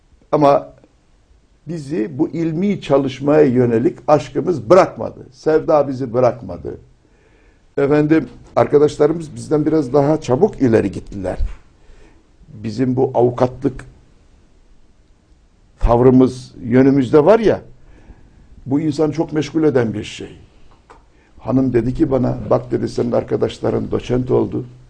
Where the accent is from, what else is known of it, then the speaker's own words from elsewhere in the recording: Istanbul, Turkey; Biz İstanbul'da büyüdük.